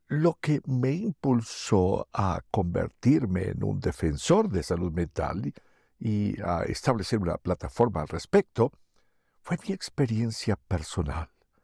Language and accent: Spanish; Pittsburgh, Pennsylvania, United States; Soy originario de Pittsburgh, Pensilvania.